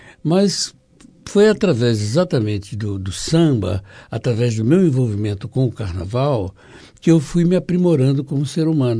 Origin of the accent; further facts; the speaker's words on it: Pernambuco, Brazil; moved away; eu sou pernambucano, vim para cá por motivos familiares e tal, né? Mãe de uma, aliás, é filho de uma índia, né? E um negro.